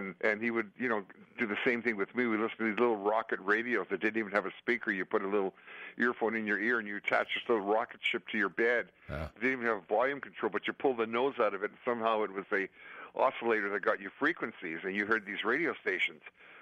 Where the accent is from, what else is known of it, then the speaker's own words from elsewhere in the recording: Winnipeg, Manitoba, Canada; I'm from the Liverpool of Canada, which was called Winnipeg.